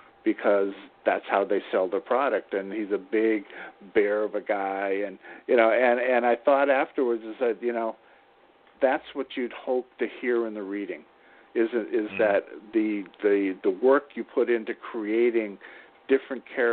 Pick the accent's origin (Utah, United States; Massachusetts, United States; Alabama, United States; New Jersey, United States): New Jersey, United States; I'm an author from New Jersey.